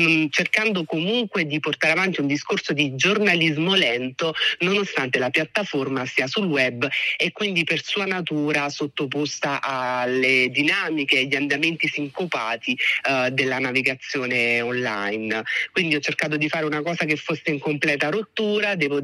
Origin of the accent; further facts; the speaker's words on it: Formia, Lazio, Italy; completamente ambientato nella mia città natale, Formia.